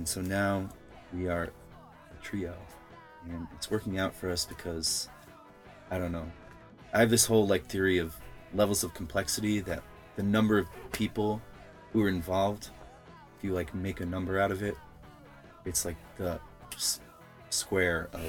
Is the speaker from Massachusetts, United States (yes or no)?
yes; Boston, Massachusetts, United States; Well, basically, Adam and I grew up in Boston, actually. So our history goes way back to when we were in high school.